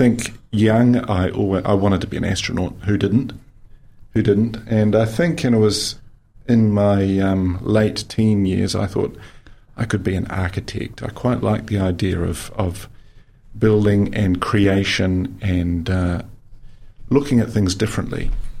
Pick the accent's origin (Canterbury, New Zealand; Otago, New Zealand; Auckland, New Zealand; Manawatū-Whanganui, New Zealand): Otago, New Zealand; Roxburgh; also born or lived in Dunedin; Yeah, I was born in Dunedin. I began my journey in Roxburgh.